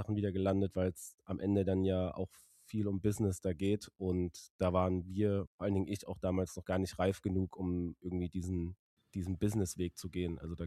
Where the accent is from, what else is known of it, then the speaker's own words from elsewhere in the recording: Frankfurt, Hesse, Germany; ich komme aus Frankfurt, die anderen Jungs so aus der Region, teilweise noch ein bisschen aus der Heimat in Rheinland-Pfalz.